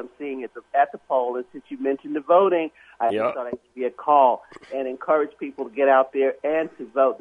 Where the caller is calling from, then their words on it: Baltimore, Maryland, United States; Here in Baltimore.